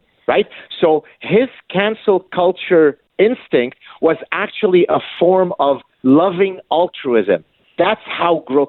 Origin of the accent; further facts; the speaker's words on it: Canada; I thought I live in a free world. I'm a Canadian. I'm allowed to espouse my positions.